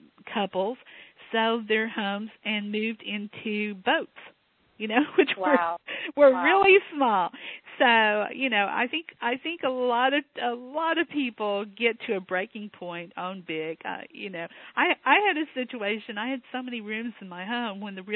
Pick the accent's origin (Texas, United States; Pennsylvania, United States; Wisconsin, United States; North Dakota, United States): Texas, United States; You know, I mean, I grew up in Texas. It's naked, trust me.